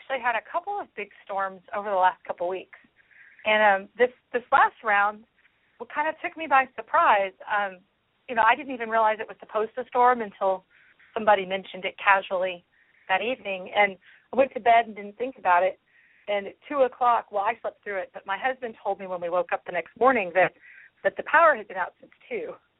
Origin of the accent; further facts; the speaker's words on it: Arlington, Texas, United States; from Arlington, Texas.